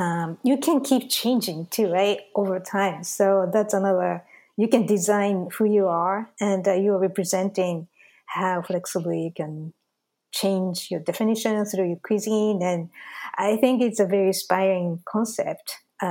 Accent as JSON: {"language": "English", "country": "Japan", "tie": "born or raised there", "said": "I was born and raised in Japan."}